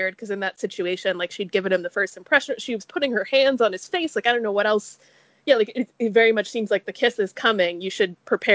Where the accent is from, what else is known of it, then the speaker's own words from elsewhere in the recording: New York City, New York, United States; You know me, I'm a New Yorker.